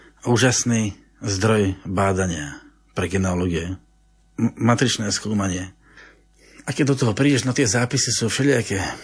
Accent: Tuhár, Banská Bystrica Region, Slovakia; o tých rodoch našich tuharských, ja som rodák z Tuhára

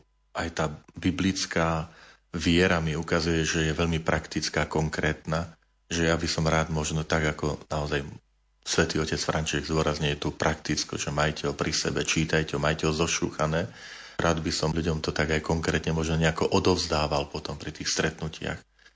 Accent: Medvedzie, Žilina Region, Slovakia; v kostolíku, kde som vyrastal na Medvedzi

